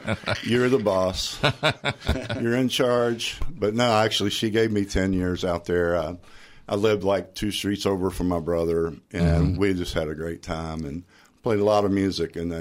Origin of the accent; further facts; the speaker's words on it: Kentucky, United States; growing up in Kentucky. It was you know, living with my mother in the city, and then my grandparents took me out where they came from, out in the country, as they called it.